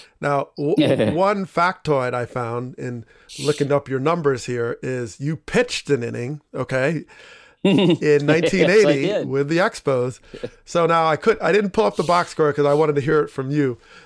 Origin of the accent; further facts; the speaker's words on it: New Jersey, United States; I grew up outside of New York City, so I had the Jersey roots.